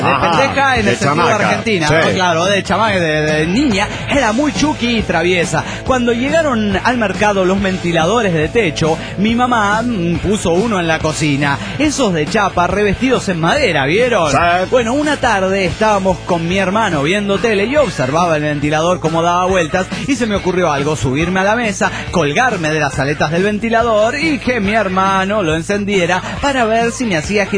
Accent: Cuba; moved away; Antes los escuchaba desde Cuba, pero yo desde hace un año y medio estaba perdido sin escribirles. Pues vine a España buscando suerte.

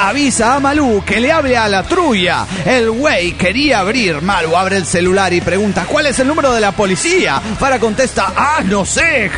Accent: Tunja, Boyacá, Colombia; de Tunja, Colombia.

